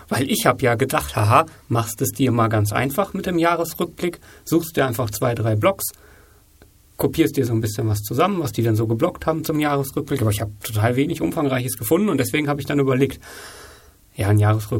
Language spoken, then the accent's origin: German; Paderborn, North Rhine-Westphalia, Germany; Ich komme aus Paderborn. Das ist 50 Minuten entfernt von Kirchlengern.